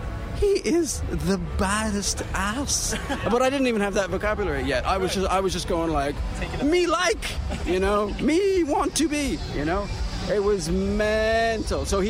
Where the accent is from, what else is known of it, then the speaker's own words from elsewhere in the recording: Ireland; I grew up in Ireland, and back then it was like